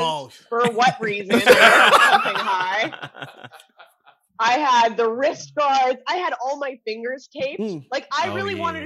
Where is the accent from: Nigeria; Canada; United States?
Canada; Orono, Ontario; I am from this very, very small town, like 2.5 hours outside of Toronto. Mm-hmm. I grew up on 46 acres of land.